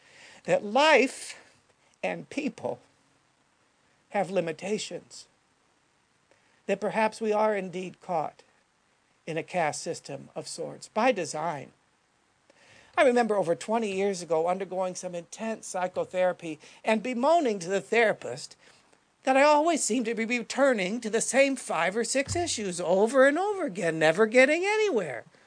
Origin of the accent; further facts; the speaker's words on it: United States; After all, I'm an American who desires and wants more.